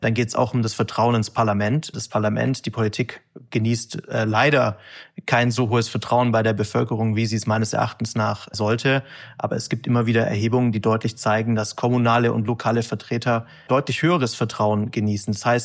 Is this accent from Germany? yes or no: yes; Stuttgart, Baden-Württemberg, Germany; auch als Wähler und auch als Stuttgarter